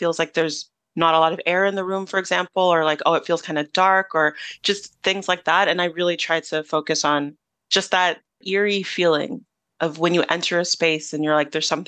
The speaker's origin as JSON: {"language": "English", "town": "Toronto", "region": "Ontario", "country": "Canada", "tie": "born or raised there", "said": "growing up in the Toronto area, Nigerian Canadian, and being in the community"}